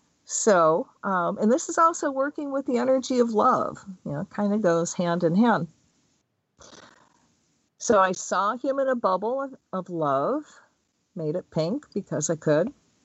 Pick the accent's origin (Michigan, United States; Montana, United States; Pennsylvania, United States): Michigan, United States; I'm from Michigan. It's pretty cold there in the winter.